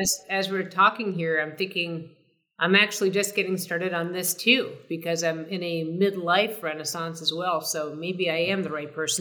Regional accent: Boston, Massachusetts, United States; but I grew up in Boston.

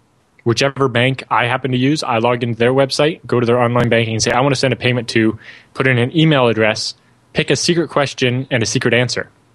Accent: Canada; But I'm Canadian.

